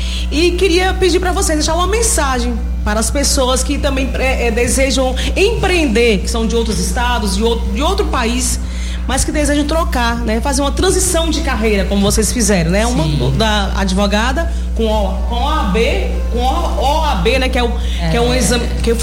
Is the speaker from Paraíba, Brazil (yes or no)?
no; Barreiras, Bahia, Brazil; Eu nasci aqui em Barreiras, cresci aqui em Barreiras, tenho 46 anos de idade. Nasci, cresci. Tem muita gente que pensa que eu sou do Ceará, pra minha cabecinha. Então, eu sou cearense.